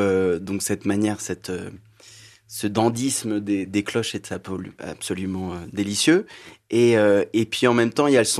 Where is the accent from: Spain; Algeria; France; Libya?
France; Île-de-France; Je suis à peu près d'où tu viens, Arnaud, c'est-à-dire d'une grande ville plate qui est la région parisienne.